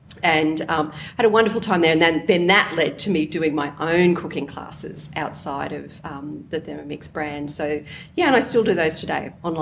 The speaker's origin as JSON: {"language": "English", "town": "Toowoomba", "region": "Queensland", "country": "Australia", "tie": "born or raised there", "also_born_or_lived": "Brisbane", "said": "grew up in Toowoomba. I didn't come to Brisbane until I was 21 and grew up in a very sort of, you know, middle class kind of, you know, family."}